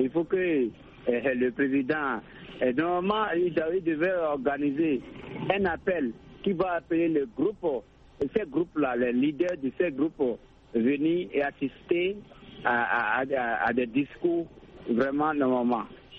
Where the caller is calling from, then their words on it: Cotonou, Littoral, Benin; Non, je suis un Béninois. … Je suis un Béninois. Je suis à Cotonou.